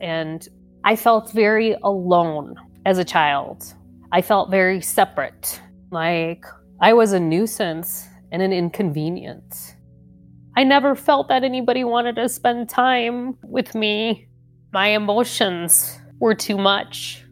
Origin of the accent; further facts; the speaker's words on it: Minnesota, United States; 30 minutes west of Minneapolis. I grew up in a town of about 5,000 people.